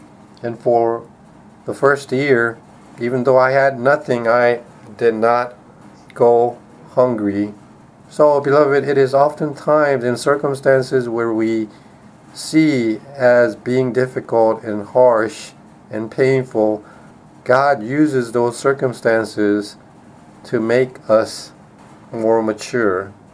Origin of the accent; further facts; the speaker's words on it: South Korea; English is a second language; now in United States; when I came to the States from Korea, I had to go through many difficulties of working and living among the people, struggling against the language barrier